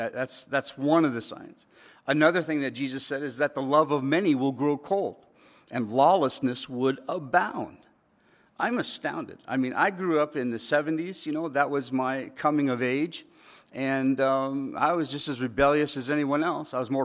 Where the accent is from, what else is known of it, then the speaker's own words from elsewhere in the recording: California, United States; I grew up in California.